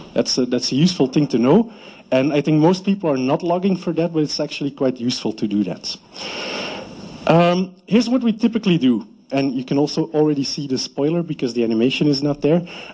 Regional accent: Belgium; I came from Belgium.

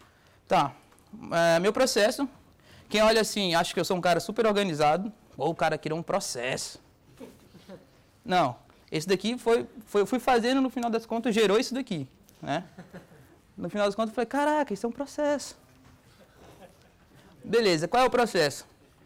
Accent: Brasília, Federal District, Brazil; also born or lived in Amazonas; Eu sou do Brasil, de uma cidade chamada... Eu nasci no Amazonas, mas vivi e criei em Brasília, capital do Brasil.

